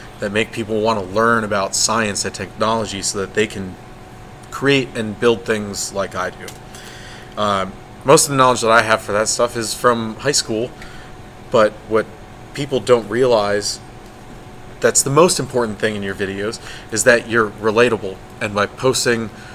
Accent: Chambersburg, Pennsylvania, United States; Out of Chambersburg, Pennsylvania.

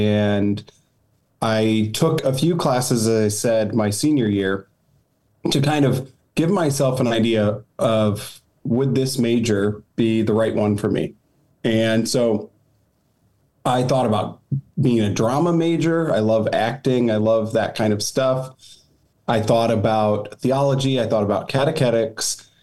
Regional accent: Ohio, United States; I'm from Ohio, and my oldest sister went to a youth conference.

